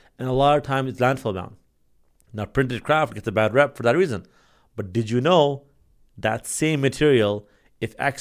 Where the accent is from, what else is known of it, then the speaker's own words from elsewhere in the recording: Ontario, Canada; we're from Canada, so in Canada, in Toronto area